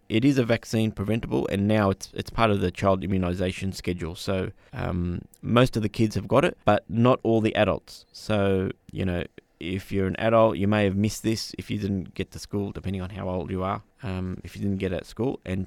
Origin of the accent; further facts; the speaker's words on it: Australia; being born and raised in Australia, we don't have the same